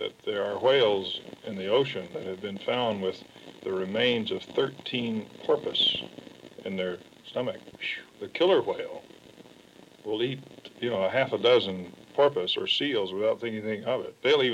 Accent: Georgia, United States; Yeah, I grew up around the Okefenokee Swamp.

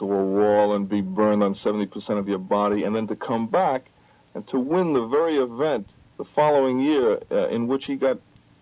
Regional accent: Brooklyn, New York, United States; I felt that I was a fan growing up in Brooklyn when Jackie broke in.

